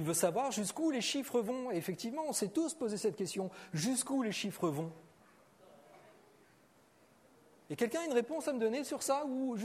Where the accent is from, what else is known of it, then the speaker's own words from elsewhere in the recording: Normandy, France; C'est une expression de Normandie, ça, le petit haut. Je suis normand, donc forcément, je dis petit haut.